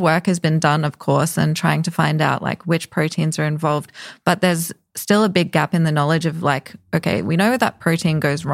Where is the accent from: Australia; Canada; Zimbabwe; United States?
Australia; accent: Australian; Motor, sorry, it's my Australian accent.